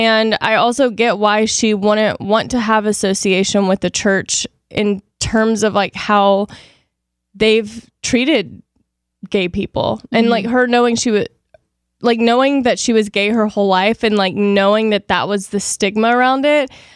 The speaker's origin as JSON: {"language": "English", "region": "the South", "country": "United States", "tie": "born or raised there", "said": "Like I grew up in a very Christian culture. I grew up in the South."}